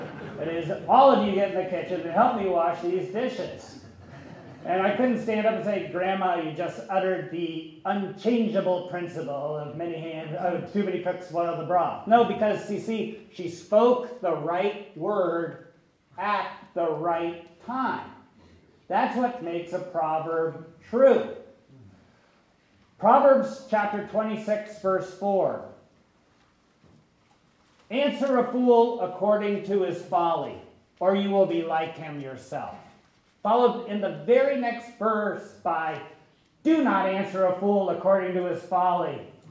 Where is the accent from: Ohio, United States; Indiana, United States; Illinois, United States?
Ohio, United States; Columbus; My grandmother, when I was growing up in Columbus, Ohio, my grandmother was one of those people who just constantly used proverbs in her speech.